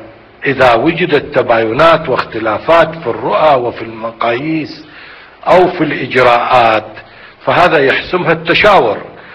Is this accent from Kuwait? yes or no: no; Iraq; ولكننا كعراقيين مصممين على أن تنقل السلطة إلى العراقيين بأسرع وقت ممكن